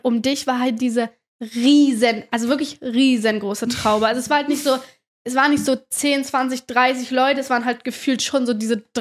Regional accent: Kiel, Schleswig-Holstein, Germany; Und ich komme aus Kiel, also nicht so weit weg von Hamburg.

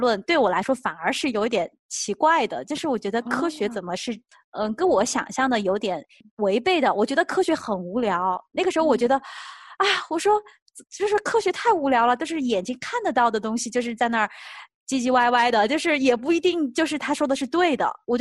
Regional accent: China; 而且我从小在国内我是觉得很孤独的

